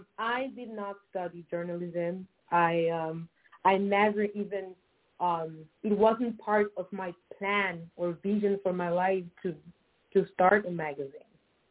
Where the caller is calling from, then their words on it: Toronto, Ontario, Canada; Okay, I'm calling from Toronto, Canada.